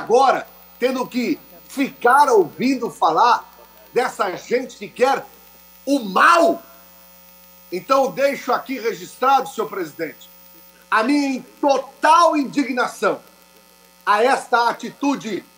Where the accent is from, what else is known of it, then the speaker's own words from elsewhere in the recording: Santa Catarina, Brazil; Como catarinense que sou, não aceito ser colocado nesse balaio que o PT sempre quer fazer.